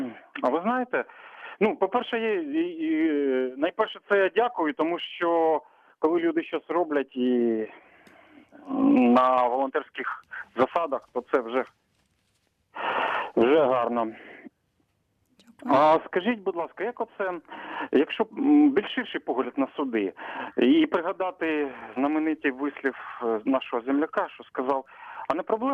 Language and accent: Ukrainian; Lubny, Poltava Oblast, Ukraine; місто Лубни.